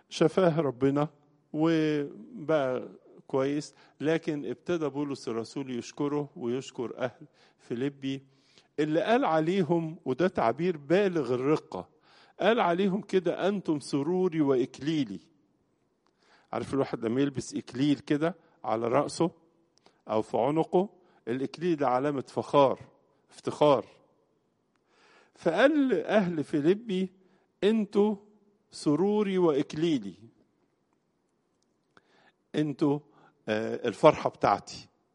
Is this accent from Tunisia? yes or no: no; Egypt; أول بلد في أوروبا نالت شرف الإيمان بالمسيح، زي عندنا في مصر.